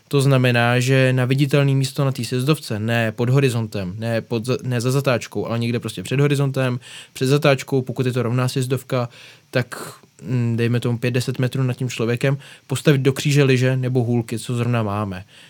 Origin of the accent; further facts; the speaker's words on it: Prague, Czechia; já jsem jako původně Pražák a město mi už moc nevoní jako hory.